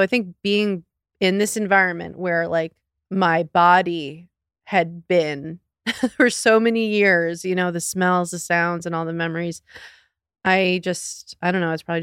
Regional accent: Long Island, New York, United States; Well, I grew up on Long Island.

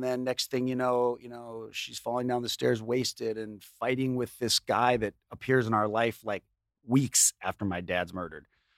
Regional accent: Chicago, Illinois, United States; So we grew up in Chicago, in the suburbs, and, you know, big house, you know, cool neighborhood.

